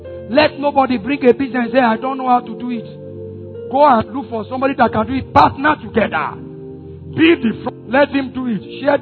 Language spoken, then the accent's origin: English; Accra, Greater Accra, Ghana; when I grew up in Accra, all the boxing champions in Ghana are from that area.